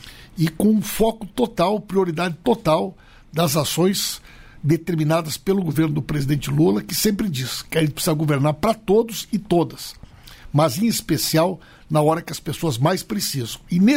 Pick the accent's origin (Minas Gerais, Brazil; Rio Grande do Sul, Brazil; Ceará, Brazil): Rio Grande do Sul, Brazil; Santa Maria; Eu sou gaúcho, sou natural de Santa Maria, uma das cidades mais atingidas por essa tragédia.